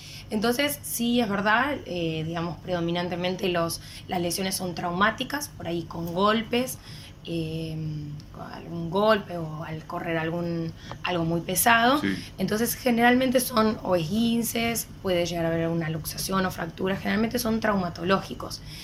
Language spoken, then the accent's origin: Spanish; Rojas, Buenos Aires Province, Argentina; yo soy de Rojas, así que también saludo a todos los rojenses.